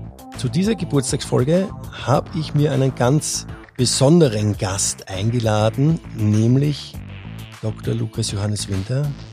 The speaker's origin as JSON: {"language": "German", "region": "Vienna", "country": "Austria", "tie": "born there", "said": "ich bin tatsächlich gebürtiger Wiener. Ich wurde in Wien geboren. Ich habe nur nie dort gelebt, immer nur außerhalb."}